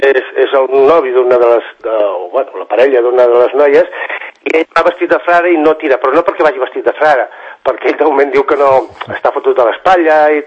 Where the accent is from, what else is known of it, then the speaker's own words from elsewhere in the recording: Sant Cugat, Catalonia, Spain; now in Rubí, Spain; Jo soc fill de Sant Cugat